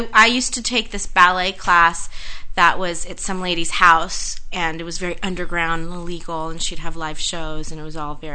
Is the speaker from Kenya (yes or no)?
no; Iran; also born or lived in United States; And we went back. And since I went back to Iran when I was like 11, I'd always like, I want to, you know, grow up and move back to America.